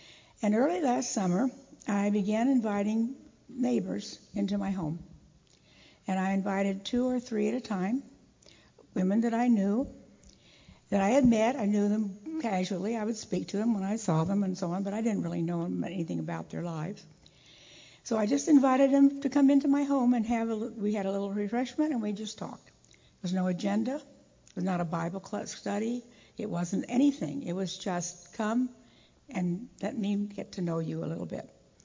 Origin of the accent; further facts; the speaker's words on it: Independence, United States; born and raised in Independence, left for 27 years and then moved back.